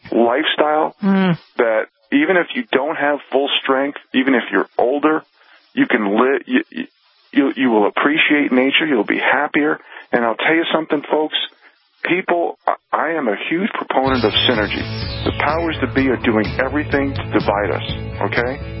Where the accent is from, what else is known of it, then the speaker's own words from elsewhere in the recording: United States; And I just feel that as an American, because I call myself an average Joe, non-hyphenated American, okay?